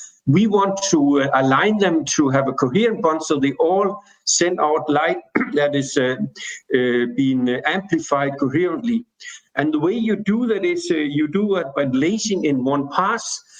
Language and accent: English; Denmark; I'm coming from Denmark. I'm actually sitting now in Roskilde in Denmark right now. I'm a professor at the Niels Bohr Institute in Copenhagen. I've been in Hamburg since 2017.